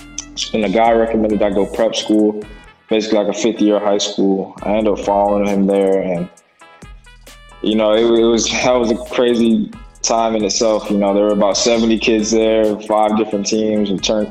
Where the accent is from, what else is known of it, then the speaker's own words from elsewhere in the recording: Orlando, Florida, United States; So I grew up in Orlando, Florida.